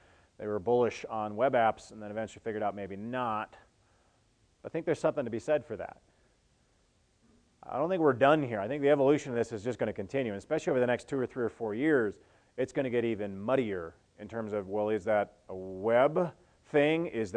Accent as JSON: {"language": "English", "region": "Minnesota", "country": "United States", "said": "I come from Minnesota."}